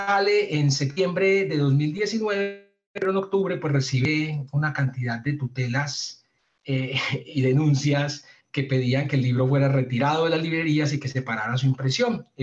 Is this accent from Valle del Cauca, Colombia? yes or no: no; Medellín, Antioquia, Colombia; yo soy de Medellín, qué tan raro que yo nunca he escuchado que en Medellín